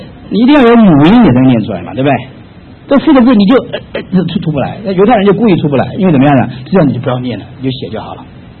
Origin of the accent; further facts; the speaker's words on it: China; 好像我们中国人讲，就是我的意思